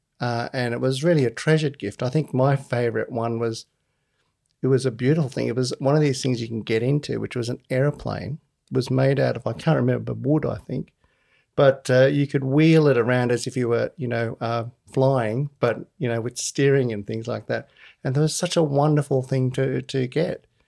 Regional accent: Sri Lanka; because I grew up in Sri Lanka and you know, Santa was a big part of our life.

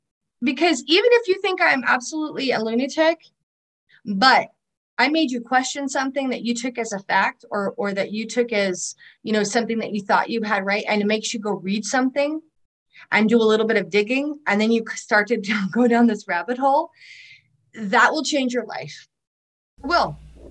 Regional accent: California, United States; a little girl who lives in Los Angeles of all places, because I'm from Southern California. But at the time I started writing it, I was living in New Hampshire

